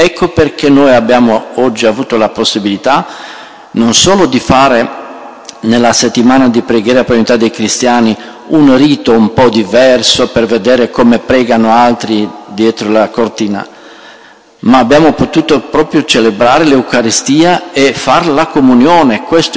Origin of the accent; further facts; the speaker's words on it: Romania; Italian is a second language; E così si arriva che anche in Romania, il paese da dove vengo io